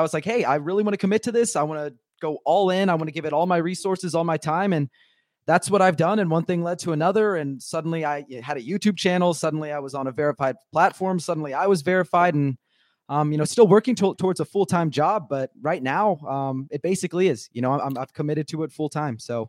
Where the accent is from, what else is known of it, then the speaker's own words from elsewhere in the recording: San Antonio, Texas, United States; Yeah, so I was born and raised in San Antonio, was a Spurs fan my whole life